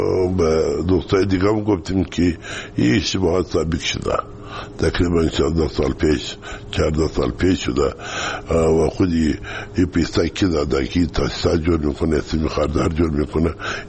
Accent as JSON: {"language": "Persian", "region": "Kandahar", "country": "Afghanistan", "said": "ما از کندهار هستیم"}